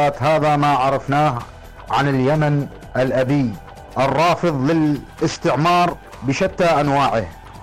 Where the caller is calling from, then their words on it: Basra, Basra Governorate, Iraq; نفتخر اليوم كعراقيين وكجميع الدول العربية